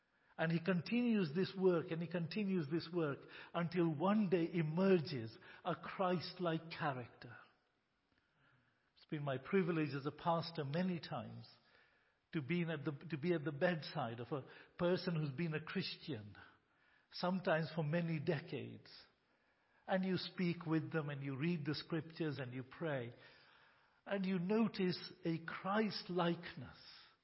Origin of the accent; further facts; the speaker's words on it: India; I'm an Indian. I like spicy food.